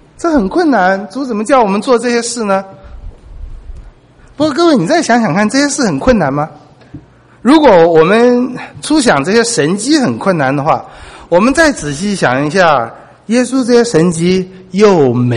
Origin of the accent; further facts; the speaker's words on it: China; 我们中国人说人生70古来稀，我看一下我们中国的古人